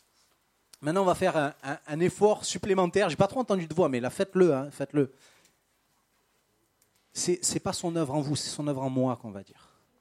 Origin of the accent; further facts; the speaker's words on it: Marseille, Provence-Alpes-Côte d'Azur, France; je viens de Marseille, c'est pour ça.